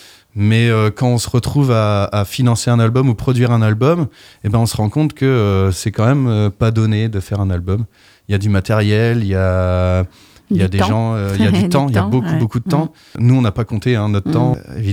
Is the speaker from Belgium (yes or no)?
no; Hauts-de-France, France; now in Brittany, France; Moi, je suis ch'ti à la base et je suis arrivé en Bretagne il y a un peu plus de 18 ans.